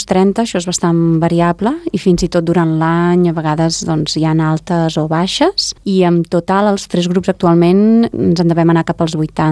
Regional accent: Catalonia, Spain; Nosaltres, com a catalans, estem acostumats a un tipus de danses, a uns compassos i a uns passos.

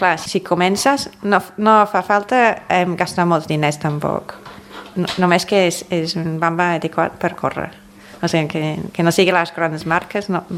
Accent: England, United Kingdom; En el meu poble, en Anglaterra, són més del doble

